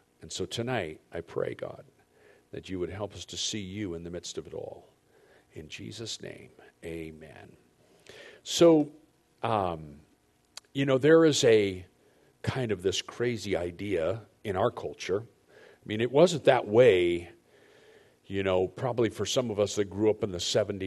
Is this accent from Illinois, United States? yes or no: no; San Diego, California, United States; I grew up in North Park, and so we lived, our Mari and I lived in College Park up by San Diego State.